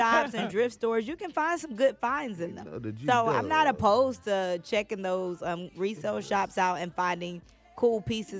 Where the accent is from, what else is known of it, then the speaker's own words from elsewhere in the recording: Charleston, South Carolina, United States; also born or lived in Atlanta; Charleston, South Carolina. That's where I grew up. I was born here in Atlanta, though.